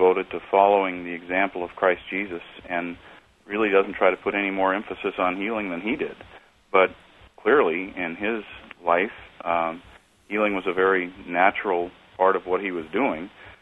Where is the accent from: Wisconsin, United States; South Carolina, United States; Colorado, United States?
Colorado, United States; Fort Collins; Yes, I grew up in Fort Collins, Colorado.